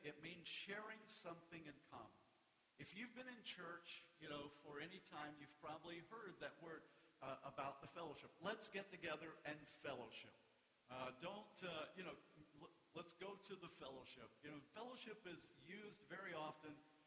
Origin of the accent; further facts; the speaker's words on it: North Carolina, United States; because I grew up in North Carolina, tobacco country, there were things you do not